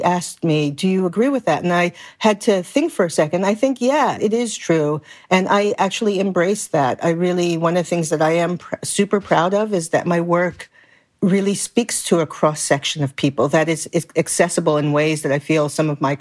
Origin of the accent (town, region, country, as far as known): Brooklyn, New York, United States; born or raised there